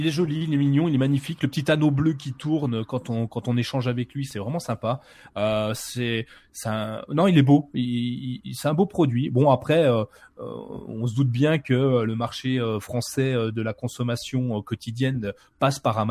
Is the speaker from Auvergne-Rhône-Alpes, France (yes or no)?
no; Bourgogne-Franche-Comté, France; accent: Franc-Comtois; J'ai un accent franc-comtois, proche de l'accent suisse ou de l'accent belge.